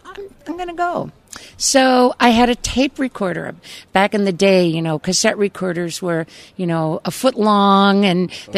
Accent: Revere, Massachusetts, United States; also born or lived in Boston; I was born in Boston. I was brought up in Revere.

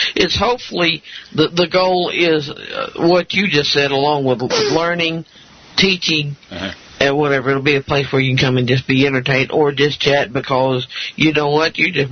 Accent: Alabama, United States; now in Sanger, United States; I'm originally from Alabama, but now we live north central Texas, just above the Dallas-Fort Worth area.

